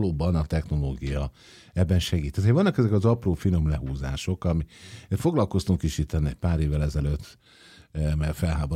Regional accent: Hungary; mondjuk nekem már a magyarként, mondjuk egy belváros meg egy reptér már az is meredek

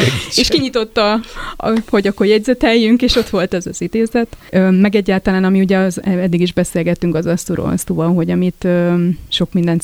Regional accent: Borsod-Abaúj-Zemplén, Hungary; Én a Bükkaljáról származom félig

